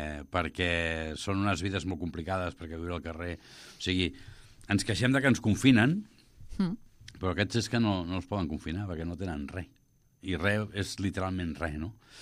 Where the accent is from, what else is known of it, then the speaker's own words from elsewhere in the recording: Barcelona, Catalonia, Spain; El Rabalero, jo sóc fill del Raval i estic molt orgullós de ser-ne.